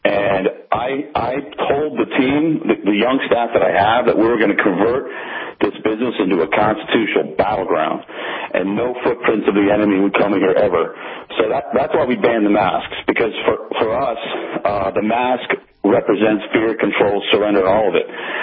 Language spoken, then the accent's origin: English; Washington, District of Columbia, United States; now in California, United States; I grew up in Washington, D.C. That's where I was born, and I was raised there. I didn't come to California until 1987.